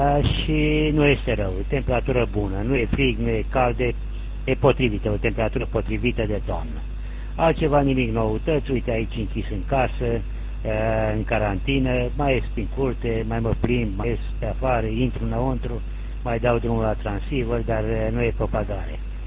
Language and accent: Romanian; Oltenia, Romania; sunt oltean